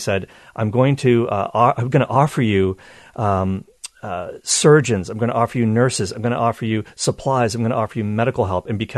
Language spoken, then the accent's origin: English; Halifax, Nova Scotia, Canada; Nova Scotia, which is the province where I'm from. I'm from the Halifax area, Nova Scotia.